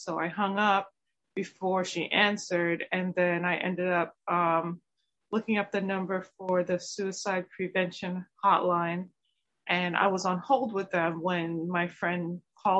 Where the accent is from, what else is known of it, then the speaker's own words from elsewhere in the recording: Jamaica; I call it being Jamaican.